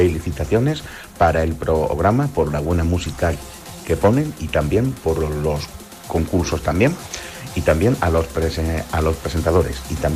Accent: Baeza, Andalusia, Spain; de Baeza, provincia de Jaén, oyente a través de Sol FM Córdoba, de la 94.4.

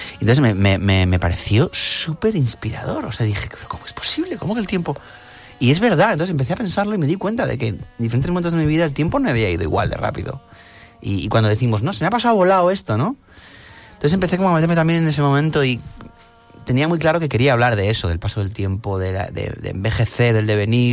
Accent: Albacete, Castilla-La Mancha, Spain; Yo soy de Albacete, ¿vale?

